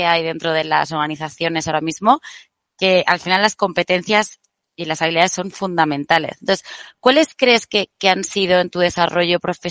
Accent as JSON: {"language": "Spanish", "country": "Spain", "lives_now": "Mexico", "said": "Yo soy española, evidentemente, y me pasa lo mismo."}